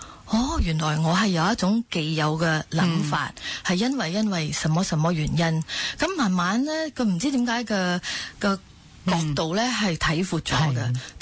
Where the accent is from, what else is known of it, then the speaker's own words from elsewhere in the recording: Singapore; Cantonese is a second language; moved away as an adult; now in Hong Kong; 我其实唔係，不过我喺香港工作咗有差唔多八九年啦。我係新加坡人嚟㗎。